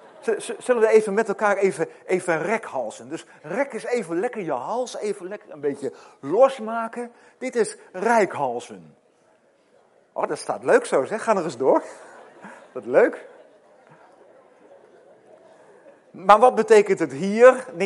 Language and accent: Dutch; Netherlands; En dan zei ik altijd, ja, ik kom uit Nederland.